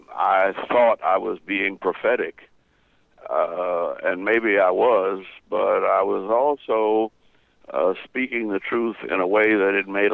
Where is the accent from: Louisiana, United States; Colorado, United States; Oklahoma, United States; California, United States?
Louisiana, United States; New Orleans; also born or lived in Georgia; Well, if I had come from New York or Chicago, but I'm from New Orleans and Georgia.